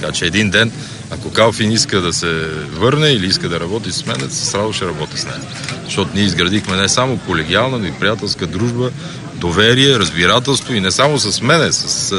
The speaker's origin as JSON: {"language": "Bulgarian", "region": "Shopluk", "country": "Bulgaria", "said": "аз поне съм от Шопския край."}